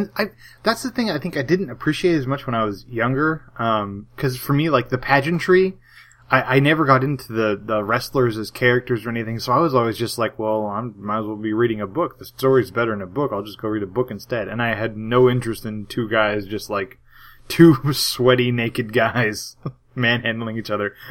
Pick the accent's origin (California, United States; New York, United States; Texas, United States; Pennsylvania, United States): California, United States; Growing up in Central California, there's a huge, huge Mexican population in Central California.